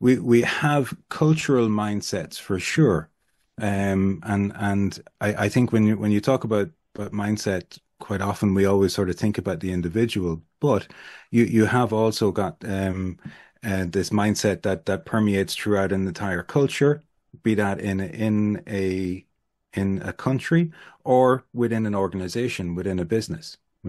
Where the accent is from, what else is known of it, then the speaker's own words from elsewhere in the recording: Ireland; Particularly being Irish, back then, we have probably as a country got the least right, to be nationalistic or to be, Ireland first